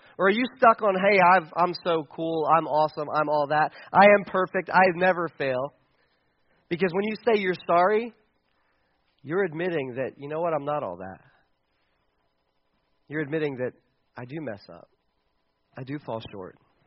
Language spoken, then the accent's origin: English; Pennsylvania, United States; I mean, we're from Mifflin County, so we're superior to Juniata County.